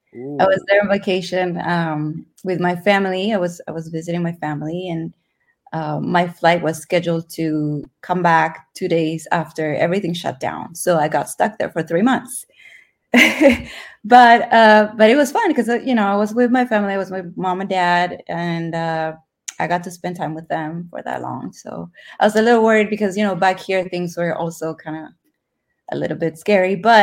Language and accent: English; Lima, Peru; moved away as an adult; also born or lived in California; I'm from Lima, yes. Born and raised. Lived there, went to high school there. And when I turned 18, I moved to California, where my dad was, to go to college.